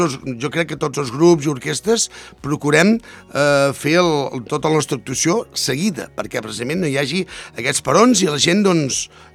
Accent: Besalú, Catalonia, Spain; Jo, per exemple, que sóc de Besalú, doncs, clar, era un poble petit

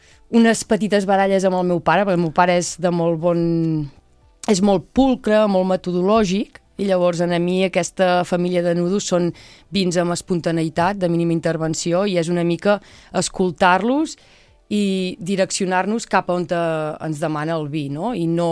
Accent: Capmany, Catalonia, Spain; nosaltres venim de Campmany, de fet el nostre origen ja és Campmany

